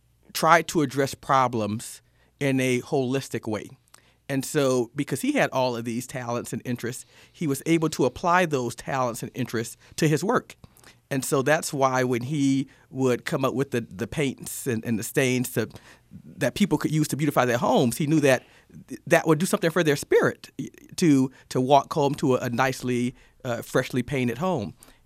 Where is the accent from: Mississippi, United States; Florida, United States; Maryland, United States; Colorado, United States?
Mississippi, United States; And I'm from Mississippi originally, so I learned about Carver growing up.